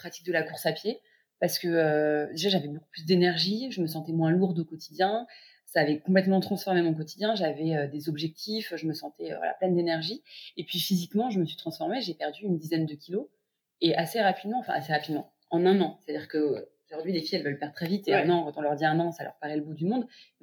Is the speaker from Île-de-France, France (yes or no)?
yes; Paris, Île-de-France, France; je suis une Parisienne de 32 ans